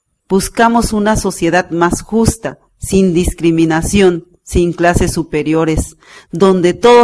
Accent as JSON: {"language": "Spanish", "country": "Mexico", "said": "Somos mexicanos. Nuestros pueblos negros están dispersos en toda la Costa Chica de Guerrero y Oaxaca y en muchas partes del país."}